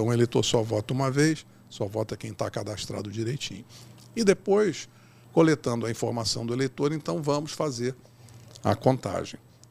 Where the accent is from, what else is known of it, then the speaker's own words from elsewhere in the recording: Rio de Janeiro, Brazil; Eu que sou carioca, inclusive, acompanhei, teve um problema no Rio de Janeiro